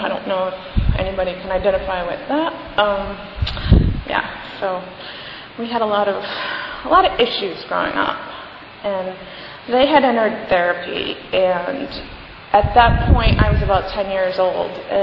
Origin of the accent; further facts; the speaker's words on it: Stratford, Connecticut, United States; born there; I'm 29 years old. I was born in Stratford, Connecticut. I still reside in Stratford, Connecticut.